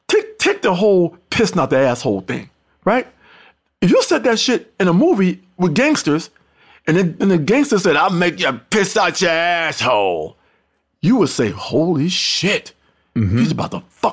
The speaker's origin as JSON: {"language": "English", "region": "North Carolina", "country": "United States", "tie": "born there", "said": "I was born in North Carolina."}